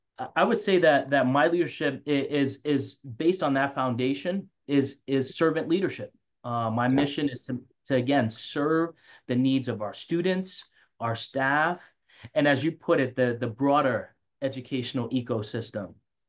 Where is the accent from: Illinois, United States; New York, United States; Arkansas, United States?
New York, United States; I grew up in the South Bronx, single parent household.